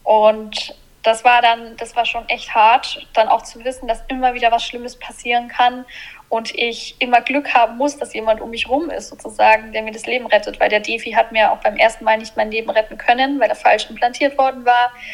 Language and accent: German; Nuremberg, Bavaria, Germany; ich komme aus Nürnberg